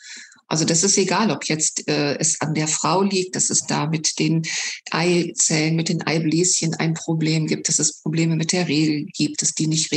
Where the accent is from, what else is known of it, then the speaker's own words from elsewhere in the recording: Hanover, Lower Saxony, Germany; born there; now in Rhineland-Palatinate, Germany; Ja, ich komme gebürtig aus Hannover. Ich lebe im Moment in Rheinland-Pfalz.